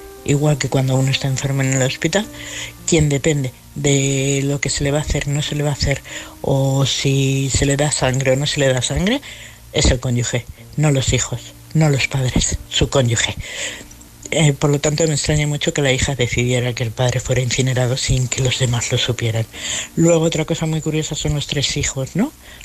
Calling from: Madrid, Community of Madrid, Spain; soy de Madrid.

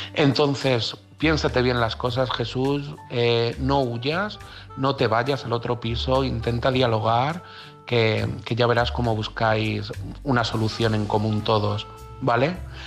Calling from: Madrid, Community of Madrid, Spain; de Madrid.

